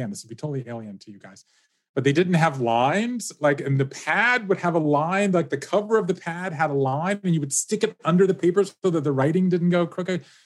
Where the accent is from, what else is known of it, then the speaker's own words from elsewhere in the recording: Savannah, Georgia, United States; moved away as an adult; I grew up in Savannah, Georgia. I left the South, then I went Northeast to go to college.